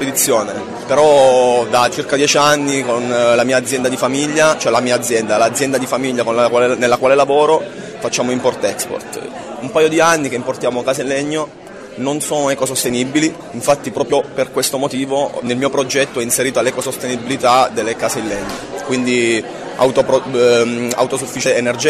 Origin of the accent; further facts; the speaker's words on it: Pescara, Abruzzo, Italy; Vengo da Pescara